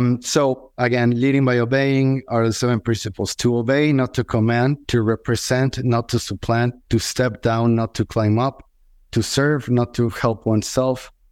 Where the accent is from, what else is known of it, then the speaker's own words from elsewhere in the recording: Mexico City, Mexico; I was born and raised in Mexico. So back in 1984, it was probably like between 9 or 10 in Mexico City.